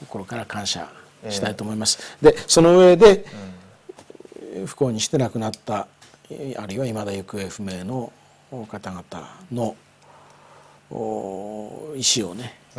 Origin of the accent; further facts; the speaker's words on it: Tohoku, Japan; 私は被災地東北地方で生まれ育った人間として